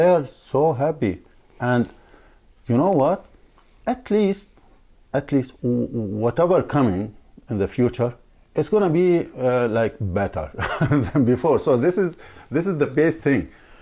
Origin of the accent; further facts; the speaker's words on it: Syria; English is a second language; now in Smithers, Canada; I'm from Syria and now we live in Smithers, BC. We have been here for 7 years now. Yeah, we came as refugees in 2017, December, in Prince George, and then we moved here